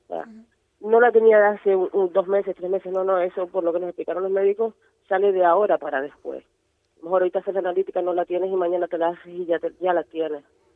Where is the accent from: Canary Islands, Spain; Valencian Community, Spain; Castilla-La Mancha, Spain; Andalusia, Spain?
Canary Islands, Spain; now in Tenerife, Spain; somos de Tenerife. Bueno, yo soy de Puerto, pero vivo en Tenerife hace muchos años.